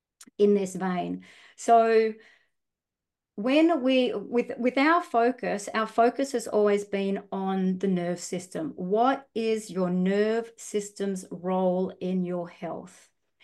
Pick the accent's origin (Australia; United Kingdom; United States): Australia; accent: Australian; moved away as an adult; now in New Zealand; Hope I've probably got a little bit of a Kiwi accent now, but I'm sure I probably kept a lot of my Australian accent. But anyway, we moved to New Zealand in 2008